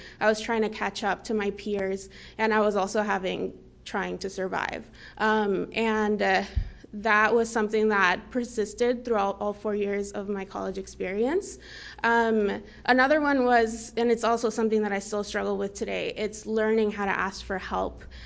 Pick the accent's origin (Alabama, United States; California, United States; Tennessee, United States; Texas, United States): Texas, United States; I'm from South Texas. It's a predominantly Mexican-American community.